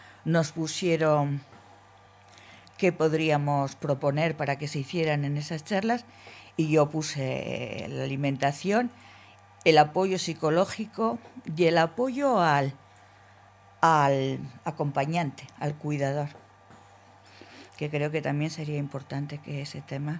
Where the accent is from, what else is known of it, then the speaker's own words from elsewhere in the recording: Logroño, La Rioja, Spain; Yo soy de Logroño, hijo